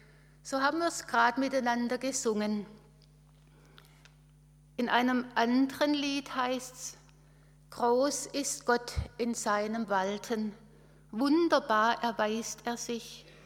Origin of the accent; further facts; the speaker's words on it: Baden-Württemberg, Germany; accent: Swabian; Mir fällt es schwer, als Schwäbin jetzt eine Stunde lang Hochdeutsch reden zu müssen.